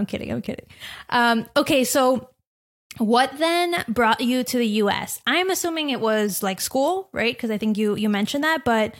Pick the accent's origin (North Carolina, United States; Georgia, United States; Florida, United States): Florida, United States; Because I'm from Florida too, and I had no idea about this.